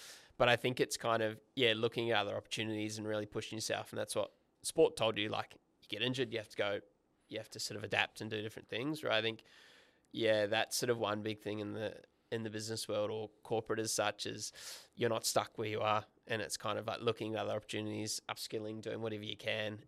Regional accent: Australia; To be fair, being an Aussie, I've probably been more injured than I haven't.

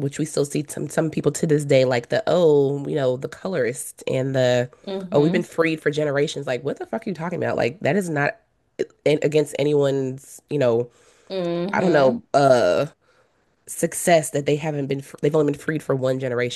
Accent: the South, United States; I think growing up in the South, they drill into our head like that period of time being like antebellum and plantations

